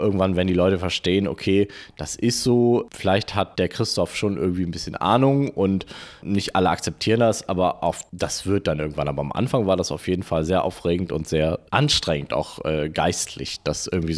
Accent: Bremen, Germany; ich komme ja aus Bremen und meine Großeltern lebten in Varel, deswegen auch irgendwie der Kontakt hier in die Gegend.

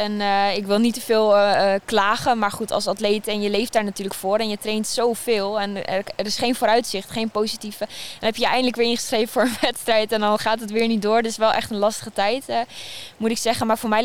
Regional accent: Epe, Gelderland, Netherlands; ik kom uit Gelderland, uit Epe. Klein dorpje tussen Apeldoorn en Zwolle. Dat heeft zelf geen zwembad.

